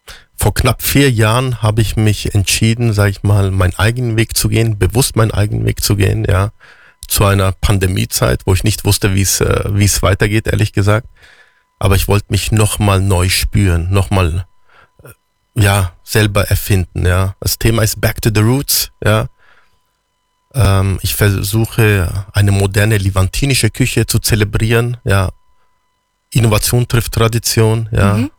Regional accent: Füssen, Bavaria, Germany; Ja, und ich bin in Füssen geboren und aufgewachsen. So schön da gewesen.

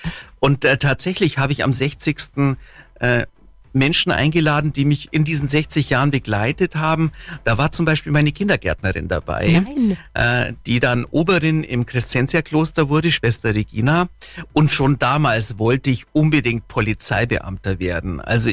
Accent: Kaufbeuren, Bavaria, Germany; born there; Ich bin in Kaufbeuren geboren und zwar an Heiligabend 1964. Mitten in der Nacht, 22.52 Uhr. Und mehr Kaufbeurer geht dann eigentlich gar nicht.

